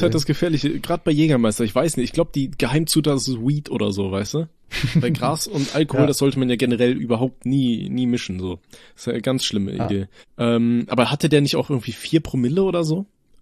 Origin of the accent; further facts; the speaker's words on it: Aachen, North Rhine-Westphalia, Germany; born there; Ich komme ja aus Aachen gebürtig